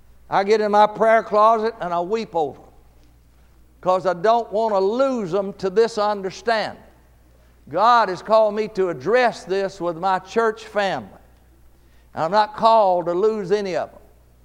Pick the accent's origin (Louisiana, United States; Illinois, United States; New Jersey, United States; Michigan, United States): Louisiana, United States; Balcomville; I'm nobody from nowhere, not smart. I'm from Balcomville, Louisiana. That's about 3 miles past the paper mill over the levee from West Monroe, Louisiana.